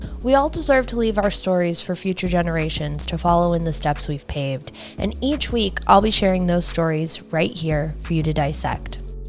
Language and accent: English; Cleveland, Ohio, United States; now in Austin, United States; Throughout my own experiences of growing up in Cleveland, Ohio, and now running my business 99 in St. Clair here in Austin